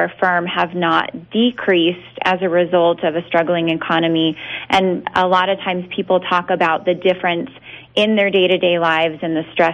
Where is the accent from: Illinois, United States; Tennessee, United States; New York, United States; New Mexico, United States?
New Mexico, United States; Las Cruces; I was raised here in Las Cruces